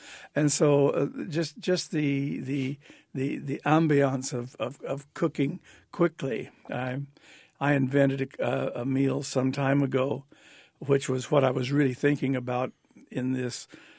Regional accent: United States; Well, only because we have as American cooks, we have adapted to doing stir fry.

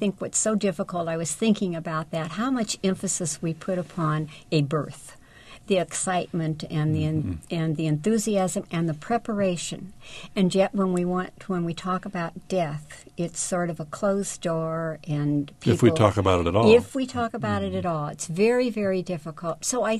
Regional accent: Springfield, Illinois, United States; I grew up in Springfield, Illinois

